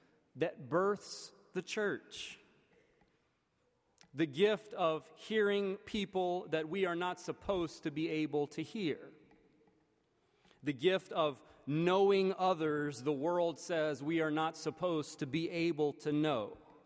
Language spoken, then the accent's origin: English; North Carolina, United States; When an entire state, my home state of North Carolina, seems consumed with fears about the differences of a few.